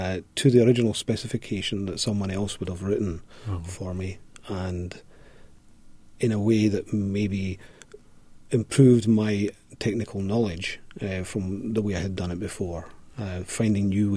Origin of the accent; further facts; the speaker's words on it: Greenock, Scotland, United Kingdom; I was. Yeah, in a town called Greenock. It's about 25 miles west of Glasgow on the River Clyde.